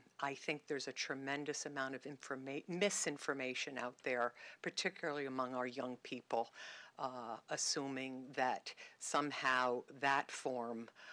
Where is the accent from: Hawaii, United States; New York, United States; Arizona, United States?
New York, United States; Kingston; I was born and raised in Kingston, and I moved back with my husband in 2012.